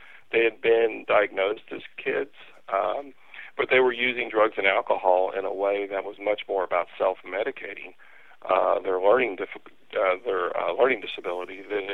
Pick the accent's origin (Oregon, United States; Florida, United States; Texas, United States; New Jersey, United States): Texas, United States; Growing up in Texas, it wasn't always the most comfortable place to be. It's always pretty hot here.